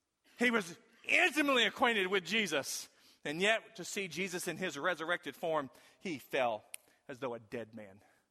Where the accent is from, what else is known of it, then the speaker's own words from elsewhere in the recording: Lebanon, Missouri, United States; I'm from Lebanon, Missouri.